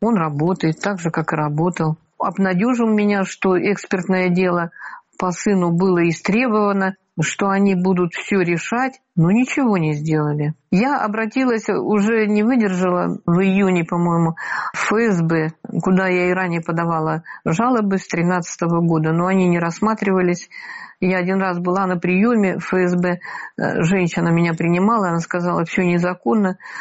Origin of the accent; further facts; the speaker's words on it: Russia; Я россиянка, и я хочу гордиться своей страной и жить в ней прямо, а не на полусогнутых.